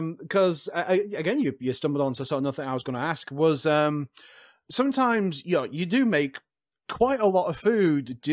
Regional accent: United Kingdom; now in Finland; I'm British, but I currently live in Finland

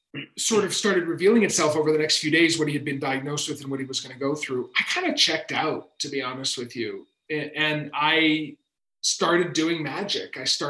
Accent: Maine, United States; So I grew up in Maine. And not on the coast where everybody comes to vacation.

